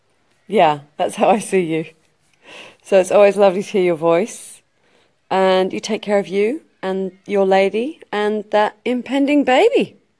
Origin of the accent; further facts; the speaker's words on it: England, United Kingdom; I always had this romantic idea of the snow because I grew up in England